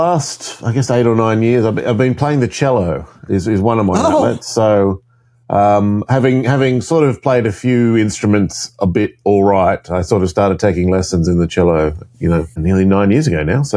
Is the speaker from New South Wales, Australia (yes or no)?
yes; Maxville, New South Wales, Australia; A town called Maxville. That's where I'm from.